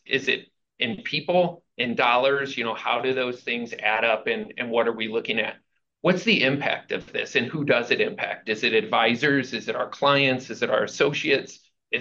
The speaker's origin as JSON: {"language": "English", "town": "St. Louis", "region": "Missouri", "country": "United States", "tie": "born or raised there", "said": "So I was born and raised here in St. Louis, Missouri."}